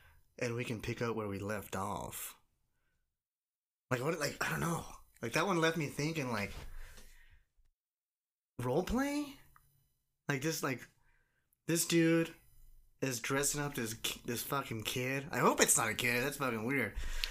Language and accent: English; California, United States; when we grew up in California, we grew up relatively like poor and stuff. We lived like in a single wide trailer and shit.